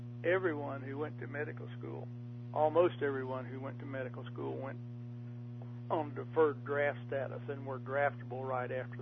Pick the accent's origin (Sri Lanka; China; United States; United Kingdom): United States; Raleigh, North Carolina; also born or lived in Somerset, Kentucky / Black Oak Ridge, Tennessee; I was born in Somerset, Kentucky, in 1938. And when I was four, we moved to Black Oak Ridge, Tennessee. And then when I was in the eighth grade, we moved from Tennessee to Raleigh. Mm-hmm. And I finished high school in Raleigh